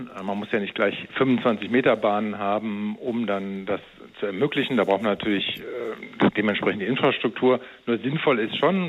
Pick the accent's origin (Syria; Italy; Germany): Germany; Frankfurt, Hesse; Ich selber habe ja als Frankfurter in Offenbach trainiert